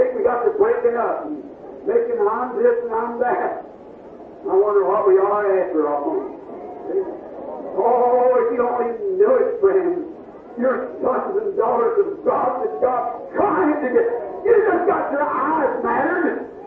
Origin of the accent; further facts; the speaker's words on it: Kentucky, United States; I was raised in Kentucky in a little old clapboard shingle house